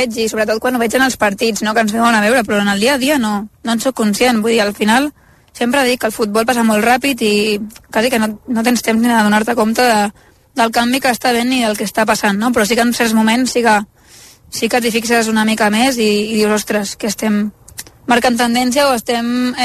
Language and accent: Catalan; Sant Pere de Ribes, Catalonia, Spain; Jo soc de Ribes, la comarca del Garraf, al costat de Sitges.